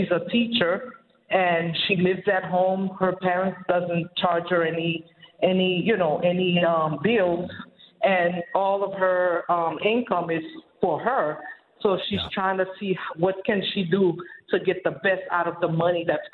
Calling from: Miami, Florida, United States; I'm calling from Miami, Florida

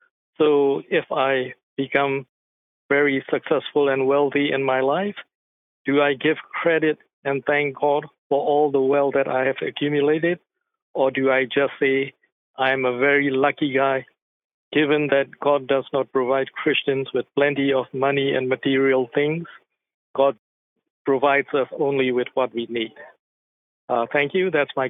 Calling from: Fremont, California, United States; I'm calling from Fremont, California.

